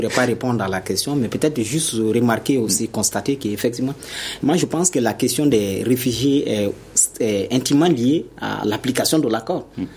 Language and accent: French; Kalaban Coro, Koulikoro, Mali; Moi, je suis de Kalabankoro, donc je vis cette situation-là.